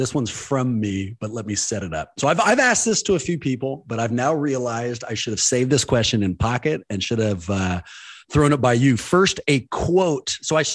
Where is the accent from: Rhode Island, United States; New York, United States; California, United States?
California, United States; Oakland; What stuck out to me, man, born and raised in Oakland, you love the town.